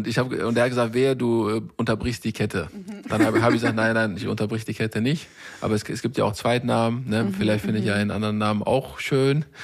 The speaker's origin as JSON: {"language": "German", "country": "Germany", "tie": "born or raised there", "said": "Also ich sehe türkisch aus, aber habe sehr, sehr viel von den deutschen Tugenden mitgenommen. Bin hier geboren, hier auch aufgewachsen. Und ich finde es auch sehr, sehr gut, dass ich sozusagen beide Wurzeln dann auch tatsächlich mitleben durfte und da drin auch aufwachsen durfte"}